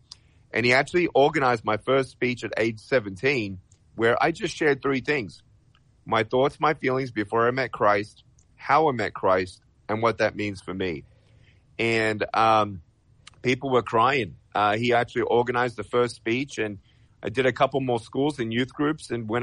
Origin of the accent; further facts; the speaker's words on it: Australia; moved away as an adult; now in United States; Originally from Australia, but moved to America roughly 22 years ago, and being a proud and humble citizen, if you will, of the United States of America